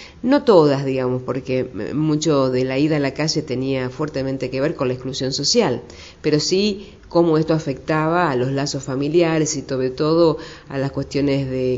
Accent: Argentina; soy una mujer argentina

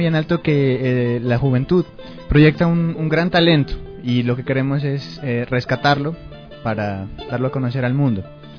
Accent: Túquerres, Nariño, Colombia; Yo soy de Túquerres, por el contrario, mucho frío por allá por Túquerres

